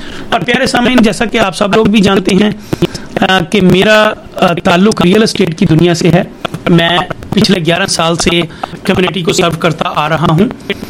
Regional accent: Punjab, Pakistan; پنجابی اردو دونوں مکس کر دیتے ہیں کیونکہ بیسیکلی میں پنجاب سے ہوں.

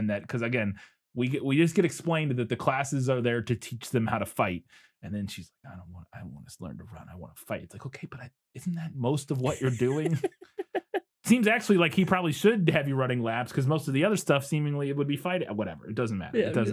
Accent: United States; as an American, you know, I think a lot of us still are trying to find and peel back those layers within us that were created growing up in a deeply conservative culture

